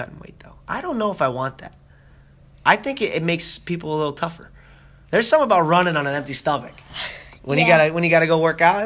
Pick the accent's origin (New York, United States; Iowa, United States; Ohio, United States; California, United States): Ohio, United States; Yeah, right away. I'm from Ohio, man.